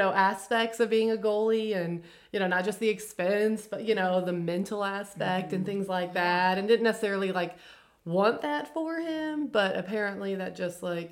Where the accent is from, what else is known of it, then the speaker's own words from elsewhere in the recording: Illinois, United States; So, we are originally from Southern Illinois, just like the Springfield area, just south of that.